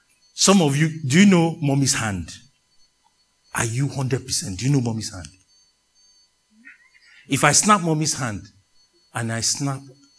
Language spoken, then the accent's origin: English; Nigeria; where I grew up in Nigeria, the headsmen, there's a sound they make.